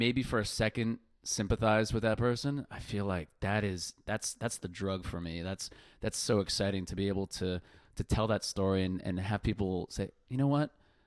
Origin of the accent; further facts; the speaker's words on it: Canada; I'm Canadian